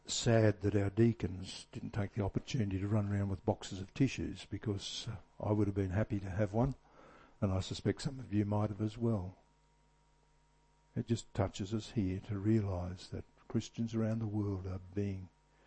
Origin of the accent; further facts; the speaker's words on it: Australia; because I'm an Aussie.